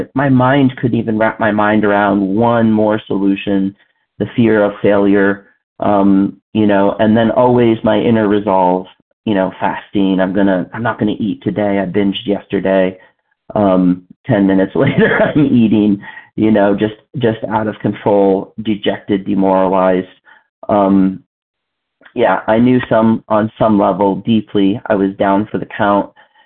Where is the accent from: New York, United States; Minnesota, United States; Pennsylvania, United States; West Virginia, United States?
Pennsylvania, United States; from Pennsylvania.